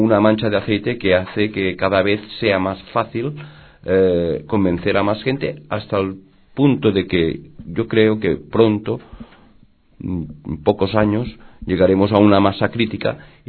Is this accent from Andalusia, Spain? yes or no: no; Catalonia, Spain; nosotros decimos que los catalanes somos los palestinos de España